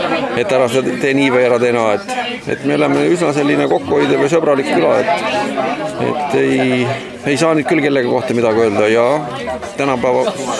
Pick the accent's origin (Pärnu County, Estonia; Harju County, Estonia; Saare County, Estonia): Saare County, Estonia; Kuressaare; Ise olen Kuressaarest.